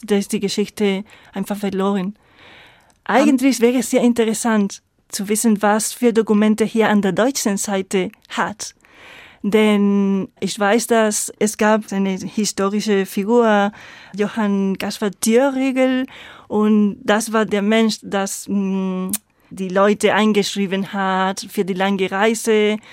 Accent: Spain; German is a second language; Ja, genau. Ich komme aus Spanien.

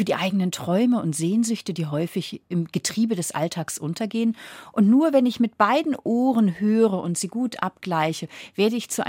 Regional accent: Flensburg, Schleswig-Holstein, Germany; Aber ich komme ja vom Meer, ich komme von Flensburg. Das heißt, ich bin an der Ostsee aufgewachsen.

